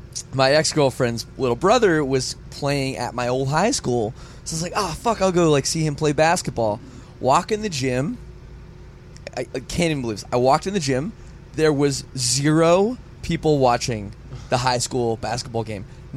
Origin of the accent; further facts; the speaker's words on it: Canada; I'm from Canada, she's from America.